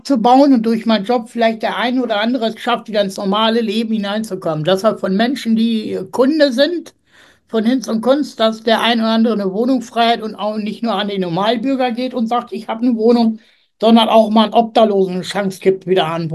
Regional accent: Mehrenheim, Germany; Ich bin in Mehrenheim groß geworden

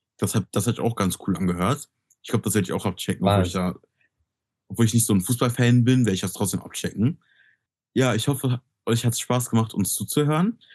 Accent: Bottrop, North Rhine-Westphalia, Germany; also ich bin ja aus Bottrop, ne?

